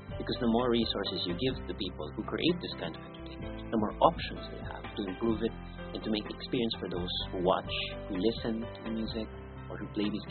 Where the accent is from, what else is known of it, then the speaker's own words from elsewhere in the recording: Philippines; English is a second language; moved away as an adult; I'm from the Philippines, and I'm currently studying here at CUC, taking up my master's degree in international journalism.